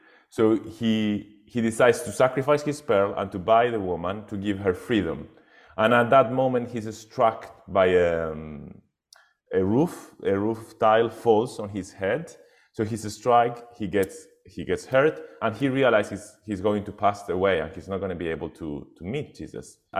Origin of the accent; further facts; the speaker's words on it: Argentina; because I'm from Argentina, so I know, like, my Christmas were always like in a warm weather